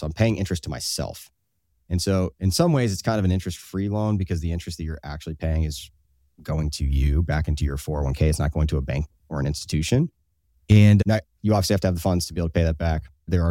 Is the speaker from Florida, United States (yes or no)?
yes; Florida, United States; I know that when I grew up in Florida, that was the case.